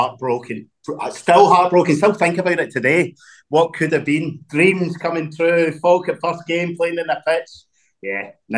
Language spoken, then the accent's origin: English; Glasgow, Scotland, United Kingdom; I'm born and bred in Glasgow, so not brought up in Falkirk at all.